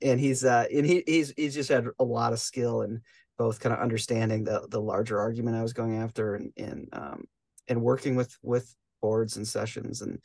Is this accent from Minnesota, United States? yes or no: yes; St. Paul, Minnesota, United States; But it's very important for people from St. Paul to let you know we're from St. Paul and not from Minneapolis, because, you know, those Minneapolis people are snooty.